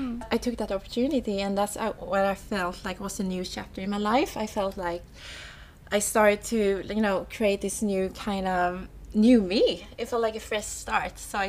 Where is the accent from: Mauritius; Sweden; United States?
Sweden; I was born and raised in Sweden by my parents who immigrated from Vietnam.